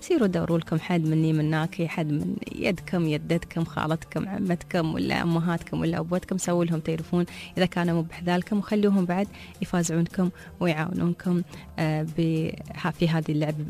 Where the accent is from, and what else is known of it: United Arab Emirates